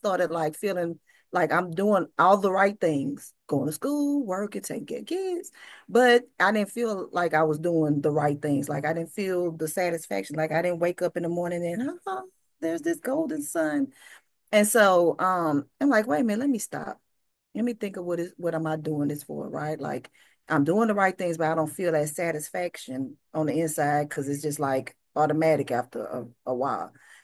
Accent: Beaumont, Texas, United States; now in Houston, United States; I am currently in Houston, Texas. I've been here for about 10 to 11 years, but I am originally from Beaumont, Texas.

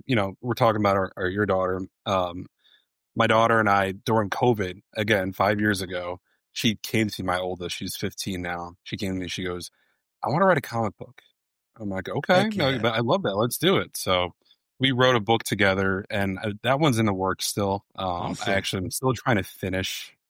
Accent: New Jersey, United States; So I'm born and raised in New Jersey. Right on the Jersey Shore, which is now infamous for the Hurricane Sandy tragedy that happened.

